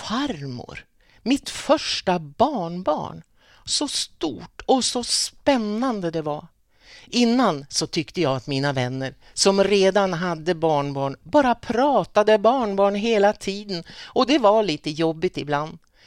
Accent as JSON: {"language": "Swedish", "town": "Grundsunda", "region": "Västernorrland County", "country": "Sweden", "tie": "born or raised there", "said": "Jag är uppväxt i Grundsunda i ett litet torp."}